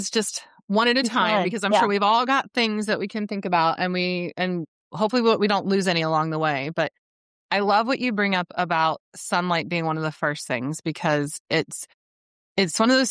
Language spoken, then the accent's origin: English; Columbus, Ohio, United States; also born or lived in Washington DC; I got depression in the winter because I grew up in Columbus, Ohio.